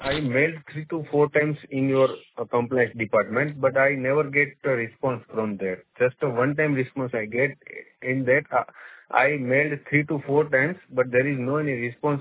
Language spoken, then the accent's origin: English; Ahmedabad, Gujarat, India; English is a second language; from Ahmedabad, Gujarat.